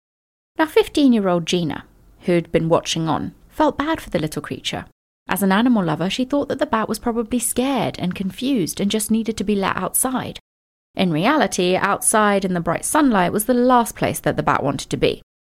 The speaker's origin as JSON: {"language": "English", "country": "India", "tie": "born there", "said": "I was born in India, spent a lot of time there, went back every summer"}